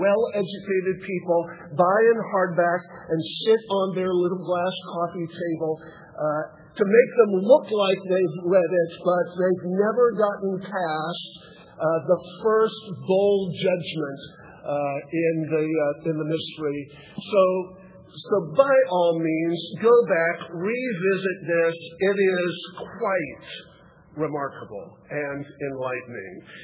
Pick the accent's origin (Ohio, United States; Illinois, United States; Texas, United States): Texas, United States; Dallas; moved away; Welcome to ACCS and welcome to Dallas. It's my hometown. I don't live here any longer.